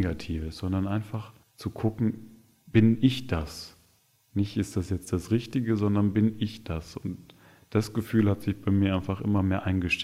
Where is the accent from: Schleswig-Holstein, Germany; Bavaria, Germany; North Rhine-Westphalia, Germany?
North Rhine-Westphalia, Germany; Ich komme ja aus dem Münsterland und bin dann erstmal schon katholisch sozialisiert.